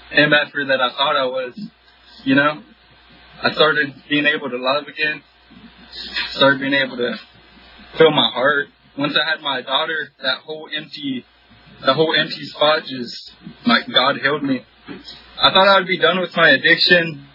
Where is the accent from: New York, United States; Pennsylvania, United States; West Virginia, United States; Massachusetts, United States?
West Virginia, United States; I'm from West Virginia. I've been struggling with addictions probably since I've been 12 years old.